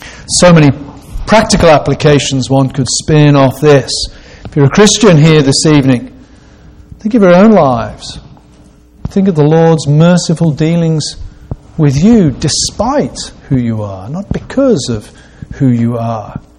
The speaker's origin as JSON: {"language": "English", "country": "United Kingdom", "said": "I'm British, not used to guns really"}